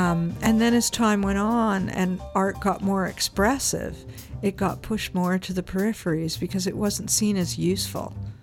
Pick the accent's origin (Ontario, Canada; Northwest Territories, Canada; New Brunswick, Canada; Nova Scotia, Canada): Ontario, Canada; Toronto; also born or lived in British Columbia; I decided to come back to Canada, although I'm originally from Toronto